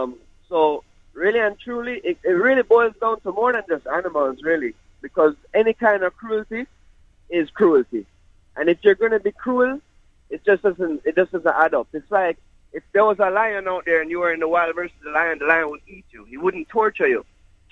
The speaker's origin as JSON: {"language": "English", "country": "Jamaica", "said": "trust me, I come from Jamaica, a place where hunting I've been doing for a long time."}